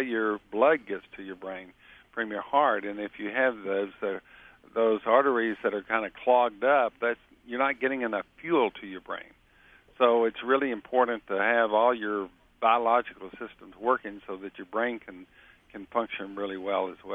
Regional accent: Texas, United States; No, I'm from Texas.

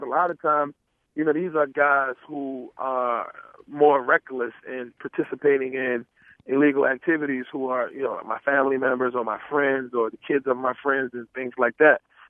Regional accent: Baltimore, Maryland, United States; Well, as a child growing up in East Baltimore, there was numerous locations around my own neighborhood where you could get a gun from.

